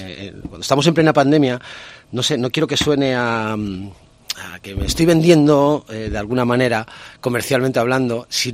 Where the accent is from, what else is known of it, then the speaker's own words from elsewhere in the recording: Novés, Castilla-La Mancha, Spain; Pues de Canfrán aquí o de mi pueblo, de Novés, hacia aquí.